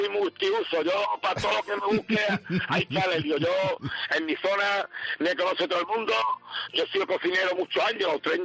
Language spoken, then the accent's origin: Spanish; Andalusia, Spain; Claro, ahora mismo, mi gente de mi pueblo no podemos salir del pueblo, de porque claro. Yo para el condado, no voy por allí. Aquí, me he enterado yo hace una semana que había 64 personas en mi pueblo con corona